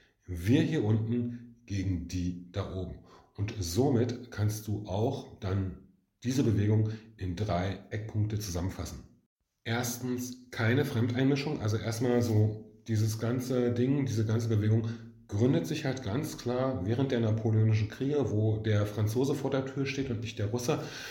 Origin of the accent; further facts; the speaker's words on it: Berlin, Germany; Das Fehlen des Wohlfühlfeminismus hier ist für mich auch als Berliner gerade aktuell